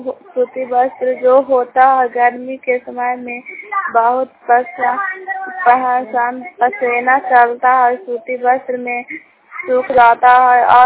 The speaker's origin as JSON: {"language": "Hindi", "town": "Puna", "region": "Bihar", "country": "India", "said": "घर पुना प्रखंड हिंसा जिला।"}